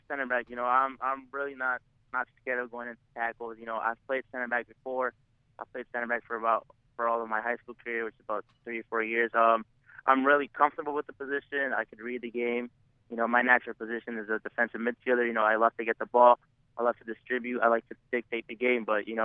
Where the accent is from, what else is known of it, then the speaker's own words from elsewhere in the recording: Queens, New York, United States; From Queens, New York.